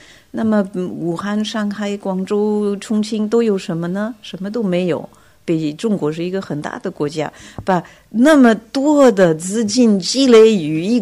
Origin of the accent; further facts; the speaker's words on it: France; Chinese is a second language; 我们作为法国人，我们有我们的很多毛病啊